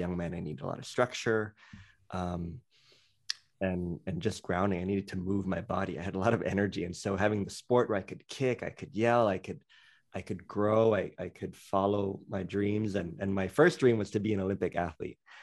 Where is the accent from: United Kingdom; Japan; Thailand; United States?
Thailand; So I was born and raised in Thailand. I'm half American. So my father is American and my mother is Thai.